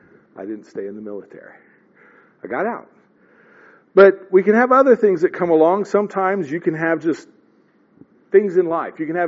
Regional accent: Missouri, United States; I grew up in the Springfield, Joplin, Missouri area.

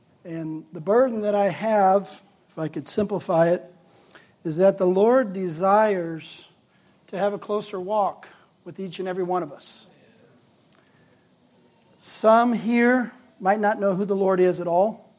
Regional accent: Pacific Northwest, United States; I hail from the Pacific Northwest in the Lacamas Church of God congregation.

